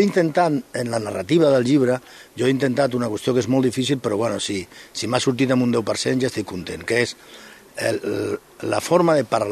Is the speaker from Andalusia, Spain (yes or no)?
yes; Jaén, Andalusia, Spain; Catalan is a second language; som de Jaén, però també a l'estat tan a prop de Granada hi ha una barreja de manera de construir frases molt...